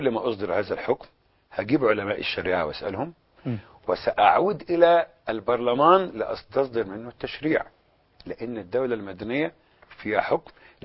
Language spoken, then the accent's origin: Arabic; Egypt; انا كوطني مصري